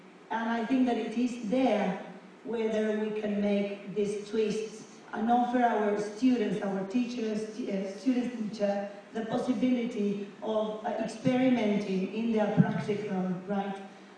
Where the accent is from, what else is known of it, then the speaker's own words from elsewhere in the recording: Tierra del Fuego, Argentina; English is a second language; I come from Tierra del Fuego in Argentina, right?